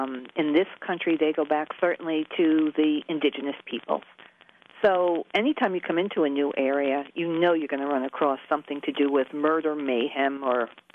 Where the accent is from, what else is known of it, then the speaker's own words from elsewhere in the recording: New York, United States; I'm originally from New York, so I grew up with the stories of Washington Irving and the Headless Horseman, which had some historical roots.